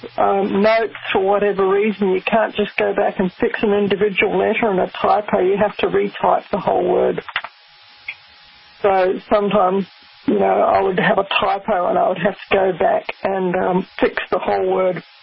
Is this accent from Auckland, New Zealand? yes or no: no; Rotorua, Bay of Plenty, New Zealand; And I grew up in Rotorua in New Zealand, and we would get a snow shower maybe about once every 5 years.